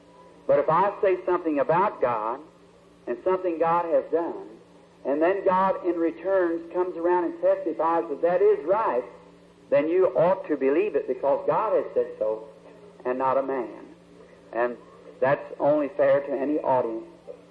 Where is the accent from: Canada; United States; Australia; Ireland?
Ireland; We're Irish by descent and by nationality, rather.